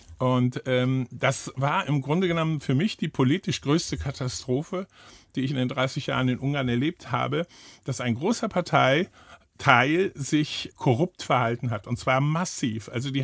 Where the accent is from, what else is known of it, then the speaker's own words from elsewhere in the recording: West Germany, Germany; auch ich als Westdeutscher fand dieses Land viel freier als Hamburg oder Bielefeld.